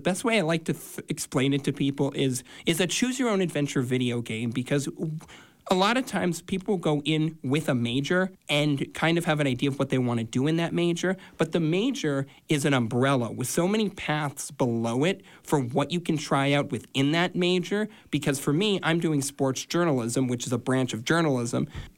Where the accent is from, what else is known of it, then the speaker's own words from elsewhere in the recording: Park City, Utah, United States; You know, it was really great because there's so many fun things to do, you know, ski. You know, Park City is unique